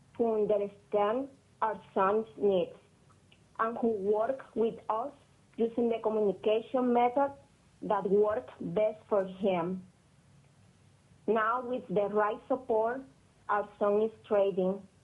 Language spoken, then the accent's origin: English; Colombia; English is a second language; now in Ketchikan, United States; I am from Colombia, and I am the mother of John Paul.